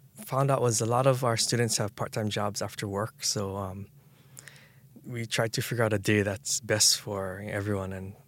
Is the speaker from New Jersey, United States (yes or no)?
no; Hawaii, United States; For example, I'm from Hawaii